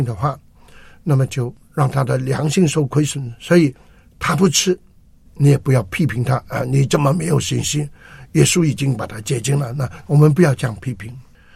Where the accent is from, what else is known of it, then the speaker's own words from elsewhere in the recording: China; 跟我们中国人都不一样，中国人很讲究吃的